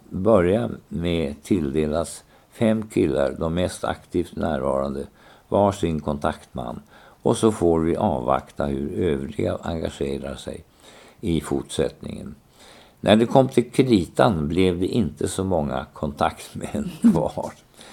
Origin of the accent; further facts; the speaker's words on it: Västernorrland County, Sweden; Vi är båda från Höga kusten, du och jag.